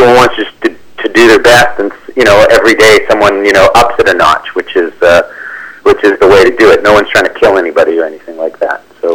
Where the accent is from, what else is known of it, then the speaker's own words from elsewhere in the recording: Vancouver, British Columbia, Canada; now in Los Angeles, United States; I actually don't live in Vancouver anymore. I've lived in Los Angeles for the last 17 years, but I grew up in Vancouver. I went to high school here